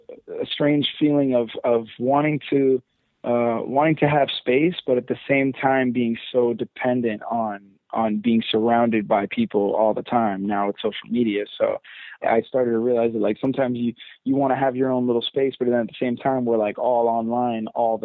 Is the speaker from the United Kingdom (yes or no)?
yes; London, United Kingdom; born there; My background, I was born in London, so I'm British at heart, right? My mom is my mom's whole family is British